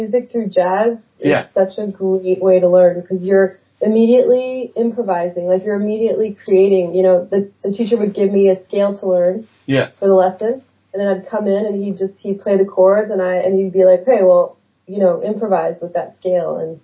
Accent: Paris, Île-de-France, France; Well, no garages because I grew up in Paris.

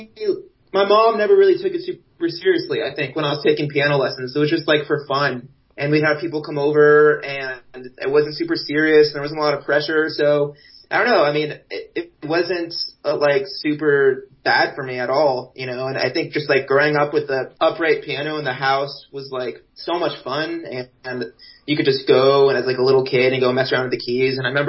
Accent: Oregon, United States; I grew up in Oregon.

